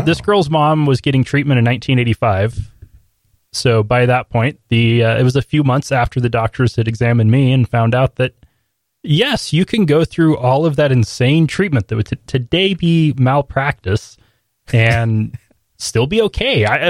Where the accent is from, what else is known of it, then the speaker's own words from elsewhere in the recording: Ontario, Oregon, United States; born there; I'll be 32. And yeah, 1984, I was born in Ontario, Oregon, at what was then the Holy Rosary Hospital, delivered by the same doctor who delivered my three siblings and my mom and most of my aunts and uncles.